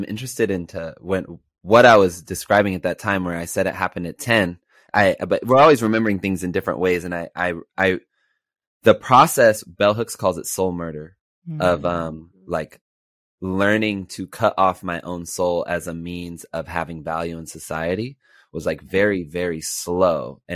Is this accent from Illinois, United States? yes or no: no; Los Angeles, California, United States; So going back to my story, I grew up in Los Angeles during the time of zero tolerance.